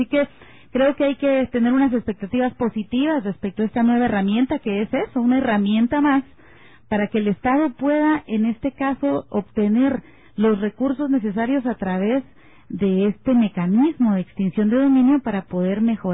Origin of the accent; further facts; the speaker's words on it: Guatemala; los únicos dañados somos los ciudadanos guatemaltecos cuando nos roban